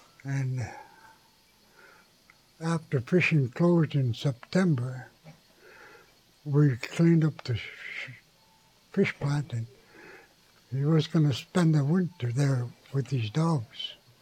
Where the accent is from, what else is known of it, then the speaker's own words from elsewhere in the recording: Unalakleet, Alaska, United States; I was born in Unalakleet, June 15th, 1947. And Alaska was just a territory then.